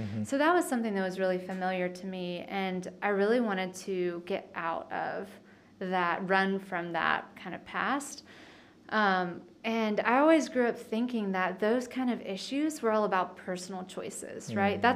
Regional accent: South Carolina, United States; So I grew up in the foothills of South Carolina. We have a small airport, Greenville-Spartanburg.

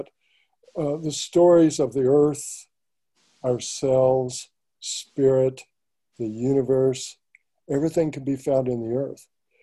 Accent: Oklahoma, United States; So, I was originally from Oklahoma. That's where I was born, where I was raised. I grew up with a lot of the traditions and things of this nature.

